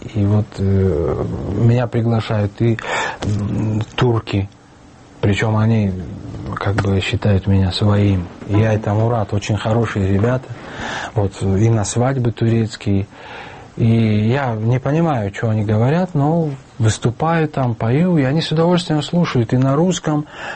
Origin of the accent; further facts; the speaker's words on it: Tajikistan; допустим, я таджик